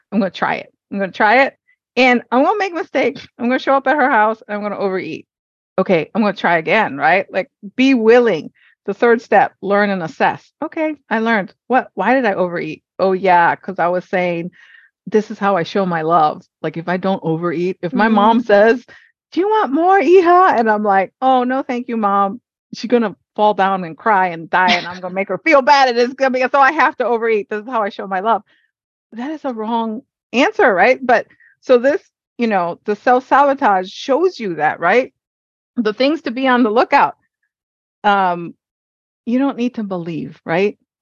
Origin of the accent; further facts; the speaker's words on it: Hawaii, United States; because I was born and raised in Hawaii. I come from a Mexican household who eats Mexican food.